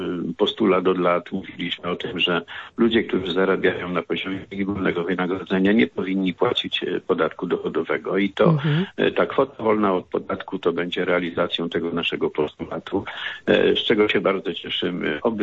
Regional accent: Subcarpathian Voivodeship, Poland; pochodzę z Podkarpacia.

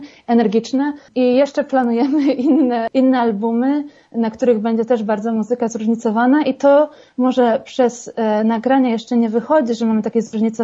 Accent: Słupsk, Pomeranian Voivodeship, Poland; moved away as an adult; also born or lived in Poznań; now in Tromsø, Norway; Wyjechałam ze Słupska, właściwie z Polski, bo później jeszcze byłam na studiach w Poznaniu, ale tak. 7 lat temu.

